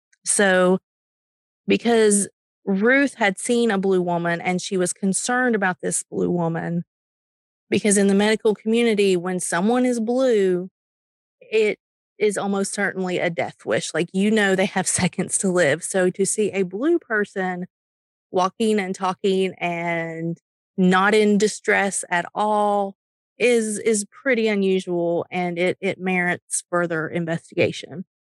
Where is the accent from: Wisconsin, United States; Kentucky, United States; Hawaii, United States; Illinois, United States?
Kentucky, United States; And that is my Eastern Kentucky impression. And I can do that because I'm from Eastern Kentucky.